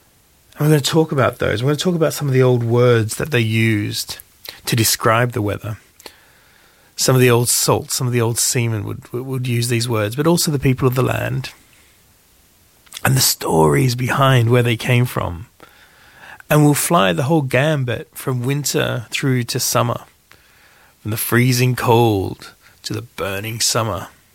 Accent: United Kingdom; I mean, let's just think about it from being British. That's what we talk about, don't we? We talk about the weather.

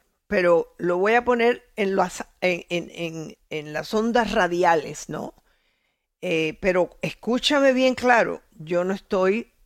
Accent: Cuba; now in Miami, United States; Yo soy una mujer que llevo aquí 50 y pico de años, desde que salí de Cuba.

